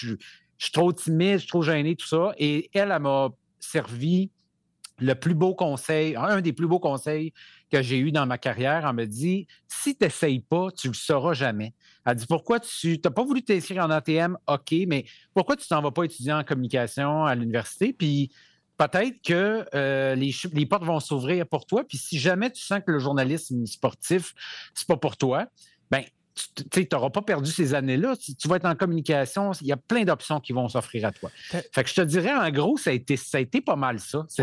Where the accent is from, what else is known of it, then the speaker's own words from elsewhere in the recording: Saguenay, Quebec, Canada; trois gars de ma place, de ma région, je suis natif du Saguenay.